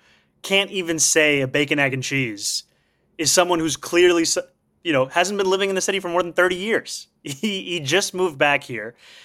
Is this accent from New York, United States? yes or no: yes; New York City, New York, United States; I grew up in Morningside Heights, would go to Absolute Bagels, rest in peace, best bagel place in New York City.